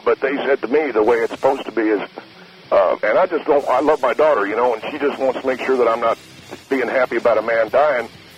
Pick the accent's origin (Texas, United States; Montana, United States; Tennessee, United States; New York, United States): Tennessee, United States; because I was raised in Tennessee, we can't drink booze on certain days.